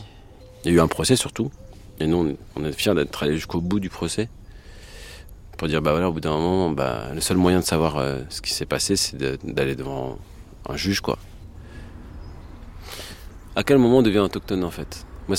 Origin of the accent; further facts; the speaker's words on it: France; born there; je suis français alors que je suis né ici, hein. Mais il y a encore aujourd'hui des gens qui nous demandent de nous intégrer alors qu'on est de la troisième génération à vivre en France